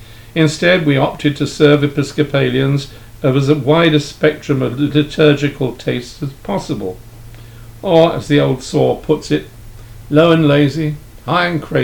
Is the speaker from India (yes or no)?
no; United Kingdom; moved away as an adult; now in United States; Anglican traditionalist movement began soon after our family arrived here early in 1980. Initially, being a Brit, I didn't have much of a dog in the fight